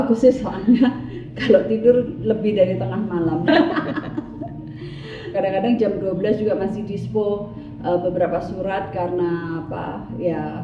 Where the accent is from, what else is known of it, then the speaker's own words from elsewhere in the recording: Java, Indonesia; kalau kita orang Jawa tuh ngomongnya srono ya, srono.